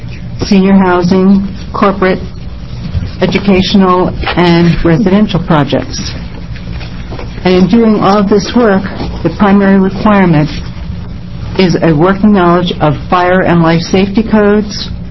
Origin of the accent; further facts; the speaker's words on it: Oregon, United States; I'm from Southern Oregon.